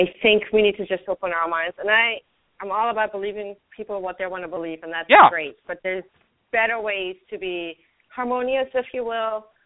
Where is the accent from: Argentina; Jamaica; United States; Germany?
Germany; And I grew up in Germany, which is a very different culture.